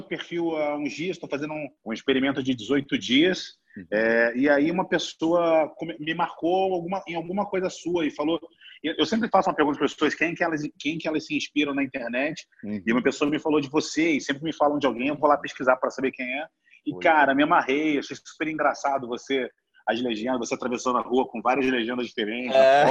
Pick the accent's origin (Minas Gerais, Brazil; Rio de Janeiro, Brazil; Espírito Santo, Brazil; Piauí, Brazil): Rio de Janeiro, Brazil; Nasci, me criei em Bangu, no Rio da Prata, em Bangu, a favela do 48.